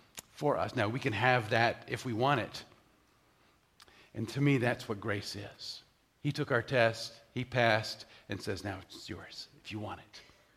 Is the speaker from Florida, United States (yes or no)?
yes; Florida, United States; I grew up in Florida, Central Florida, and attended the University of South Florida, where I majored in mathematics.